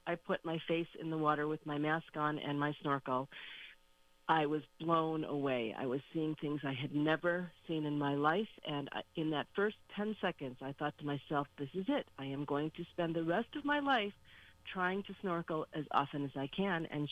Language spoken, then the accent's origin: English; Illinois, United States; now in Rochester, United States; I grew up in Illinois, so like your listeners, I grew up landlocked. I live now in Rochester, New York.